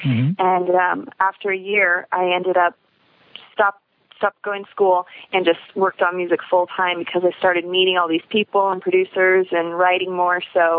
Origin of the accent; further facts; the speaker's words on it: Riverside, California, United States; I grew up in Riverside, California. It's in Southern California.